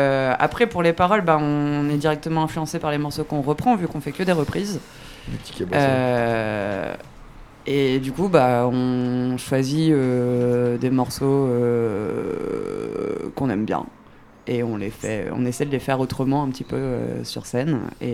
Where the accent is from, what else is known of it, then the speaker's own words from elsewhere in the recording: Moulins, Auvergne-Rhône-Alpes, France; born there; Moi, je suis née à Moulins, dans l'Allier.